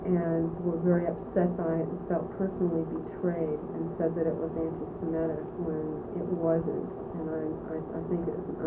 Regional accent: Boston, Massachusetts, United States; I was from the Boston area, and the Boston schools were very segregated, and I lived in a suburb of Boston that was almost exclusively white

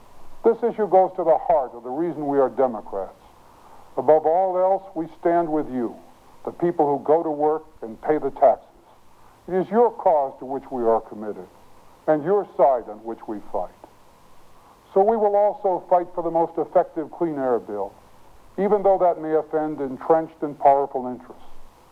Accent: Spokane, Washington, United States; One of my first jobs was a deputy prosecutor in my hometown of Spokane, Washington.

